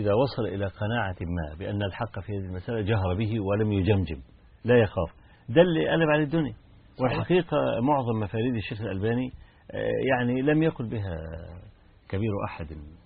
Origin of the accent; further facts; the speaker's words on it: Egypt; والمؤتمر السكاني اللي كان عندنا في مصر